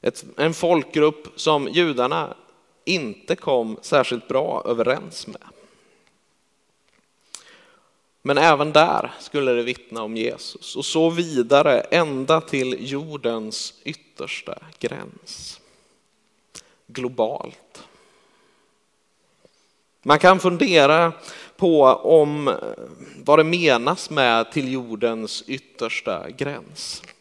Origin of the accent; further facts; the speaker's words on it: Karlstad, Värmland, Sweden; och jag är uppväxt i Karlstad, eller i Skårekyrkans församling där